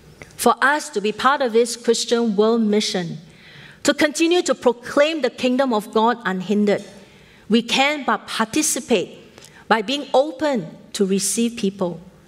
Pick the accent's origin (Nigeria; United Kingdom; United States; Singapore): Singapore; Being typical Singaporean, what did I do?